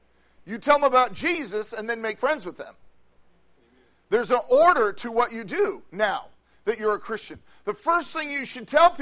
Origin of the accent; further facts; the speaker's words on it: Fair Oaks, California, United States; I was from this area, right, in this neighborhood. I grew up in Fair Oaks, went to Del Campo High School. I was in this area.